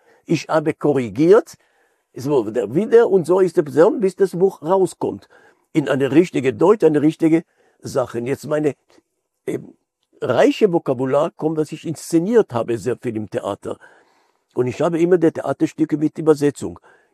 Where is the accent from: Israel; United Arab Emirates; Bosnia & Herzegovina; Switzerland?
Israel; moved away; weil wir sind als Pioniergeneration in Israel anders aufgewachsen